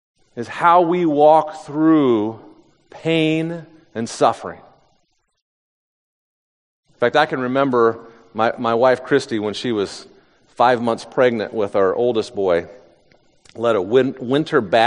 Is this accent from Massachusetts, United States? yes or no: no; Indianapolis, Indiana, United States; in fact, I'm a city boy. I'm born and raised in Indianapolis.